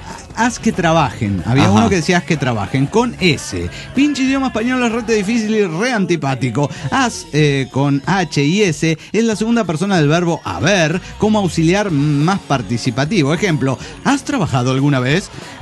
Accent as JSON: {"language": "Spanish", "country": "El Salvador", "said": "Yo soy de El Salvador."}